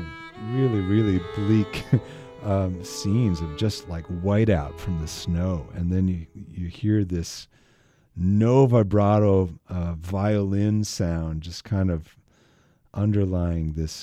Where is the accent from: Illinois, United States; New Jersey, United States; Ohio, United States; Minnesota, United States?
Minnesota, United States; accent: Minnesota; growing up in Minnesota, this is really dear to my heart, the movie Fargo. Yeah, when I was growing up, we actually had that Minnesota accent that they're making fun of.